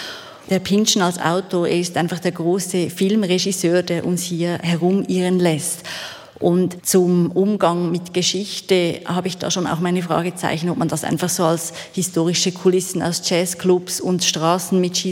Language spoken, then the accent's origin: German; Switzerland; Ja, als Schweizerin.